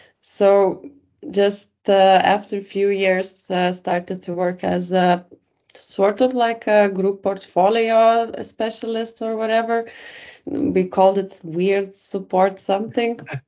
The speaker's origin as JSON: {"language": "English", "country": "Lithuania", "tie": "born or raised there", "said": "Lithuanian, born and raised in Lithuania, having a Swedish husband"}